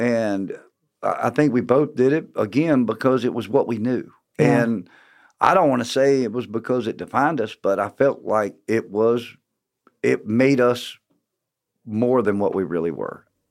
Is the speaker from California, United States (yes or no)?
no; Lake City, South Carolina, United States; also born or lived in Florida; But I grew up in Lake City, South Carolina. I was born in Sherall and then moved to Florida for a little while when my dad was a golf pro.